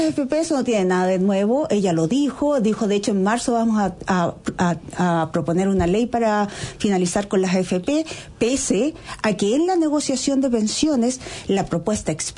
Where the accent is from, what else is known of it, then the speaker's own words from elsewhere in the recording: Chile; La plata en Chile es poca. Que nuevamente, no somos Argentina. Somos un país de 20 millones de habitantes pobres.